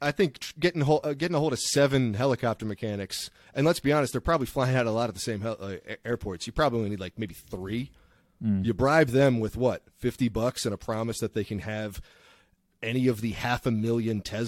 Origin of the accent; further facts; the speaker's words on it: East Coast, United States; They don't know that I'm some redneck from the East Coast.